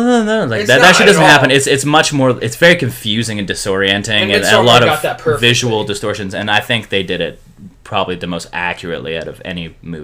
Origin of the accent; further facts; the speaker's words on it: Vancouver, British Columbia, Canada; there's a cult in my hometown of Vancouver, British Columbia, Canada.